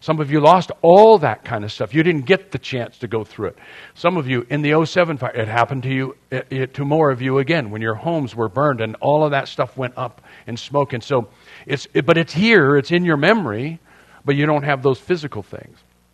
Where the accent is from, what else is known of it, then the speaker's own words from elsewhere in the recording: San Diego, California, United States; see, I grew up in North Park over on Granada Street, near the Morley Field area.